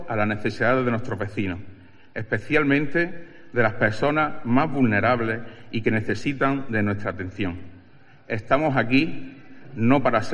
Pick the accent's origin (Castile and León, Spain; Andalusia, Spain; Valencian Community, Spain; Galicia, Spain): Andalusia, Spain; Almuñécar; tengo un sueño llamado Almuñécar y la Herradura, y que no es otro que ver crecer mi pueblo